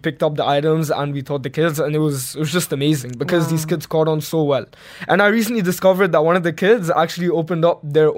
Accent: Belgium; I was born and raised in Belgium

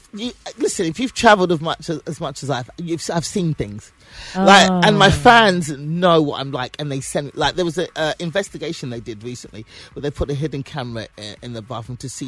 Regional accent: London, United Kingdom; Born and raised in London.

